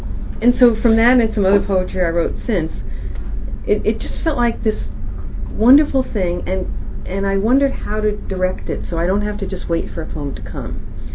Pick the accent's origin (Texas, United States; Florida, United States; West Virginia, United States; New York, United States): New York, United States; The Bronx; So I learned calligraphy. I'm from the Bronx. It was just a lucky thing.